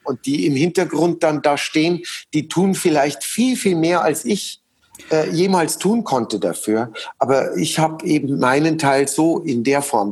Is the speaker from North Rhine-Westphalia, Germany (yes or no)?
no; Munich, Bavaria, Germany; in München erleben, in meiner Heimatstadt